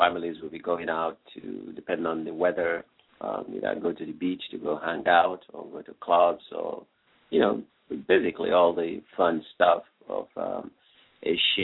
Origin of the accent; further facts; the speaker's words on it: Nigeria; You know, my home country, Nigeria, is celebrating its 52nd independence.